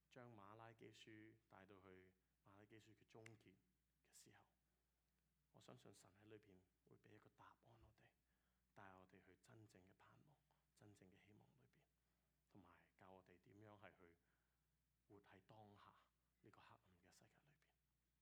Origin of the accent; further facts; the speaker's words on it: Hong Kong; 我哋自己係香港人。我哋香港人嘅世界其實都慢慢係發覺係咁